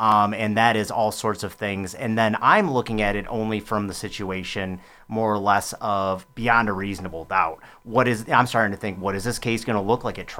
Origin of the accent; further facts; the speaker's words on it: Southfield, Michigan, United States; also born or lived in Milford, Michigan; I am from the Detroit area originally. Grew up in Southfield, Michigan, Milford, Michigan area.